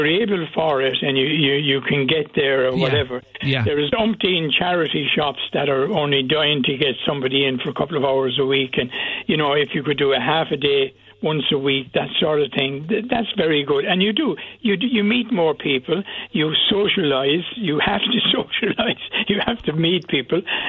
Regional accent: Cork, Munster, Ireland; I grew up in Cork, and it was a gossipy society

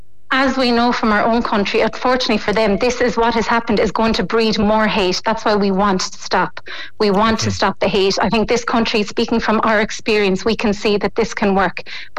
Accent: Munster, Ireland; I'm from County Waterford

